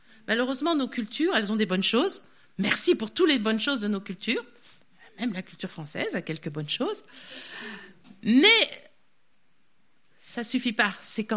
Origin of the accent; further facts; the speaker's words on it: France; alors nous, en tant que Français, c'est à la limite de l'impossible.